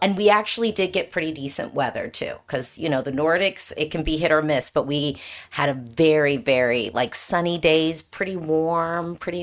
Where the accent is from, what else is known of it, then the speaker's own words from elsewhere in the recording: United States; I appreciate, as an American, I appreciate the fact that it is going more global